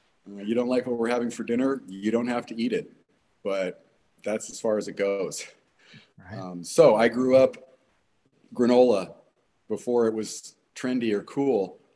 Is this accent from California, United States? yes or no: yes; Los Angeles, California, United States; born there; I was born in the Hollywood Hills in Laurel Canyon in March of 1967. At home, no doctors, just my dad, my two sisters, and we didn't go to doctors.